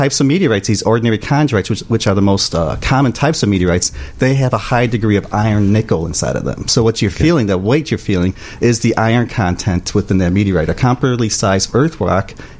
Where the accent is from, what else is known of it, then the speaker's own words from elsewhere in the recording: Midwest, United States; I'm from the Midwest. Ice fishermen do not make 20-foot wide holes to fish out.